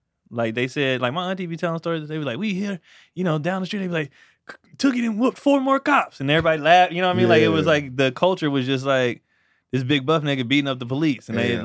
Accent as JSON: {"language": "English", "region": "California", "country": "United States", "tie": "born or raised there", "said": "Yeah, but that's why we grew up in the Bay Area, because my mom and dad was like, we getting the hell out of here."}